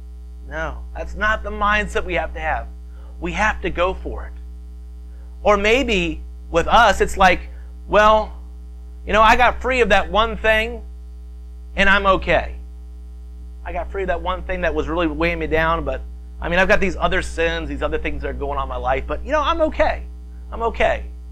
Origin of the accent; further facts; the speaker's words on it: the South, United States; I'm from the South. We love to shout.